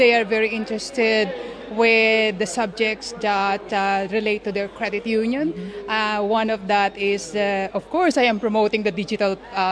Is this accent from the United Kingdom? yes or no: no; Philippines; now in Thailand; I'm from the Philippines. Kind of complicated. I am from the Philippines, but living in Thailand for 21 years.